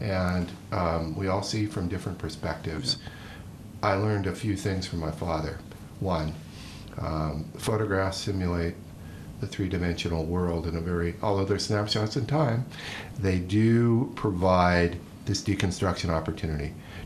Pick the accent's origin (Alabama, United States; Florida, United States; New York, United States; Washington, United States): Washington, United States; Seattle; stories using Seattle, my hometown, as a foil, because Seattle's the fastest growing city in the United